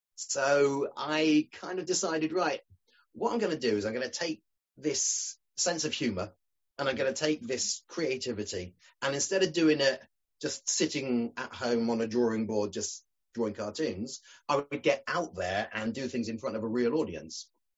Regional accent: South West England, United Kingdom; born there; although I was born in Cornwall, by this time in my life, I'd completely lost that Cornish accent.

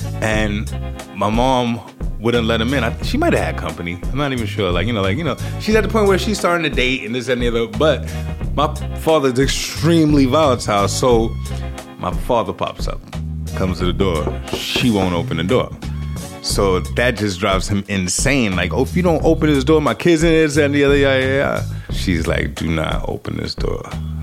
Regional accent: Queens, New York, United States; born there; I was born in Queens General Hospital. That's in Queens, New York. And both my parents are from the Bland Projects in Flushing, Queens.

